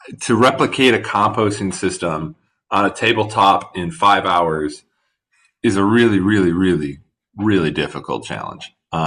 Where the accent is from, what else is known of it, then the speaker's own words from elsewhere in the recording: Wisconsin, United States; Yeah, I come from Wisconsin, so we've been lagging a little bit on the policy side for things like this as well.